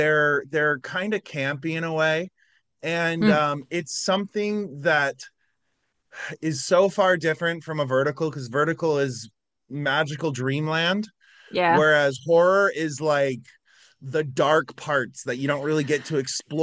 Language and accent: English; United States; accent: southern; also holding a big wrench and like using my southern accent, just, I don't know, it just felt sexy.